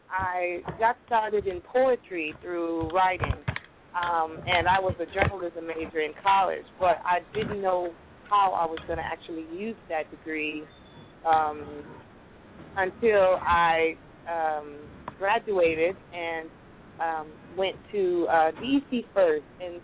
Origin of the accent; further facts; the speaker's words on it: Chicago, Illinois, United States; born there; Okay, well, basically, like you said, I'm a child of West Africa, but I was born in Chicago, so...